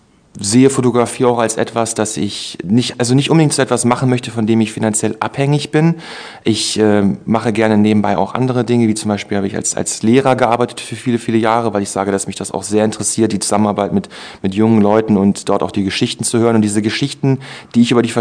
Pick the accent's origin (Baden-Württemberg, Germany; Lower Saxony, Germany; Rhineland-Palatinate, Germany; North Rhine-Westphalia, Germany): Lower Saxony, Germany; Hohenhameln; now in Braunschweig, Germany; gebürtiger Hannover, nie da gelebt. Ich bin aufgewachsen in Hohenhameln, bin zur Schule gegangen in Hildesheim, bin jetzt seit etwa anderthalb Jahren in Braunschweig.